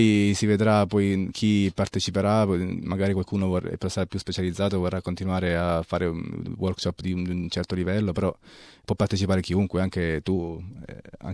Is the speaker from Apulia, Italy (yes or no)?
yes; Ostuni, Apulia, Italy; Sì, volevo farvi sentire una pizzica del mio paese, non per essere localista, ma perché penso che gli interpreti sono molto, molto bravi, molto competenti, ed è appunto la pizzica d'Ostuni